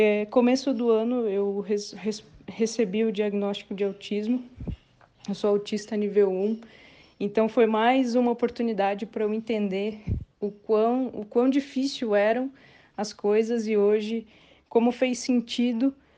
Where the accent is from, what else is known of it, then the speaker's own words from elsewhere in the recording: Curitiba, Paraná, Brazil; tenho 34 anos, sou programadora e designer, sou de Curitiba.